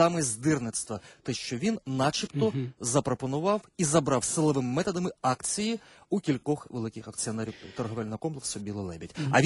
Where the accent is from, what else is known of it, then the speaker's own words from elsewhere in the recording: Donetsk, Donetsk Oblast, Ukraine; Я дійсно родом з Донецька